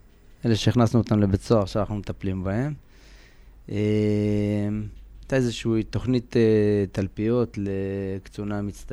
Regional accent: Haifa, Haifa District, Israel; נראה לי שגן משחקים בשכונת בת גלים, איפה שגדלתי עד גיל 6-7.

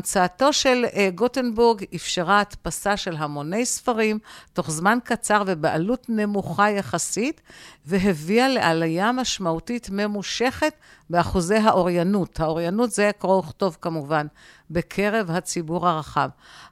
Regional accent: Givatayim, Tel Aviv District, Israel; אני גדלתי בגבעתיים.

